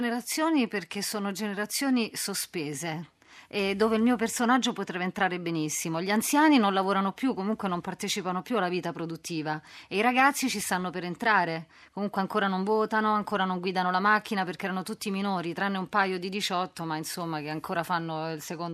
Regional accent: Terracina, Lazio, Italy; Poi mi conoscono tutti, sono cresciuta a Terracina, quindi avevamo più libertà di movimento.

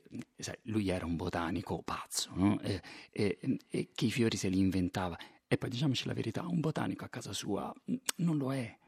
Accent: Naples, Campania, Italy; Io sono napoletano e sono...

